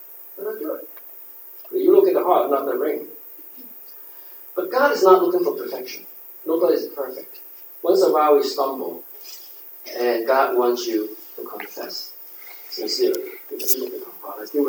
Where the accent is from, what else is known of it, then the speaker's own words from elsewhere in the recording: New York City, New York, United States; I grew up in New York City here before the time, before Giuliani.